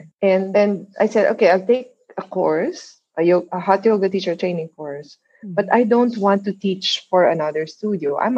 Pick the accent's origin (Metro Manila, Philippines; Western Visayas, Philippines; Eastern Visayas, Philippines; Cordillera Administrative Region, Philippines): Metro Manila, Philippines; Manila; English is a second language; moved away; I see a lot of potential because I came from Manila where that those products are in demand and very expensive.